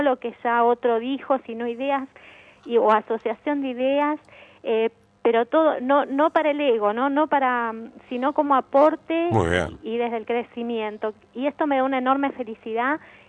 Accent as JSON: {"language": "Spanish", "town": "Avellaneda", "region": "Buenos Aires Province", "country": "Argentina", "said": "Soy de Avellaneda y bueno, me atrapó muchísimo el tema."}